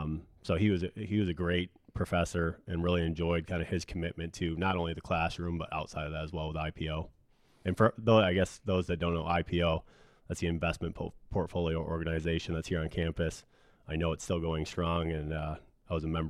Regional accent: Kalamazoo, Michigan, United States; I grew up in Kalamazoo.

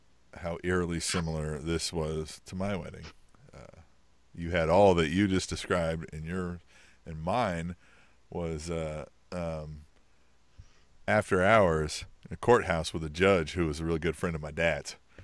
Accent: Manhattan, New York, United States; This was in Manhattan, like my hometown.

